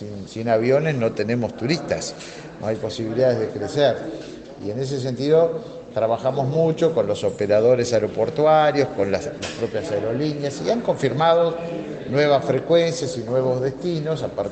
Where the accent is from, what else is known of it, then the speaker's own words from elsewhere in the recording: Uruguay; En ese sentido, como uruguayos y como integrantes de un gobierno, estamos siempre prontos